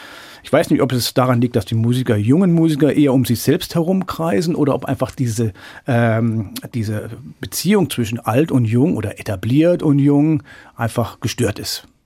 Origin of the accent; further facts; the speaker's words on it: Frankfurt, Hesse, Germany; Das muss man sich als Frankfurter mal vor Augen halten